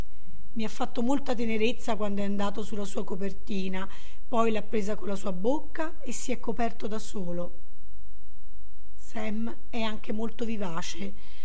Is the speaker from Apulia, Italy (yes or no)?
yes; Tricase, Apulia, Italy; Sono partito da Roma per tornare a casa mia, a Tricase.